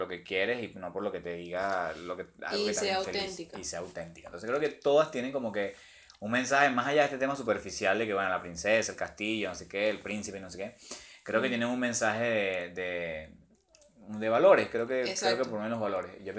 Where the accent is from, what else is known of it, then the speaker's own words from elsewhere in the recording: Venezuela; moved away; Cuando me vine para acá de Venezuela, en el aeropuerto vi